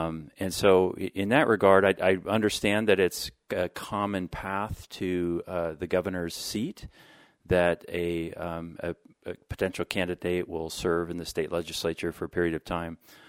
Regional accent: Lewiston, Idaho, United States; I've lived in Idaho my entire life. I'm a fourth-generation Idahoan. I grew up in Lewiston.

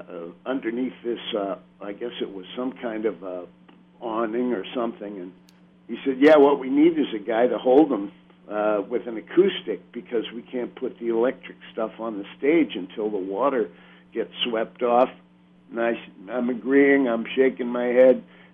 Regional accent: Manhattan, New York, United States; I'm from Manhattan, so we spent the first half hour just like insulting each other.

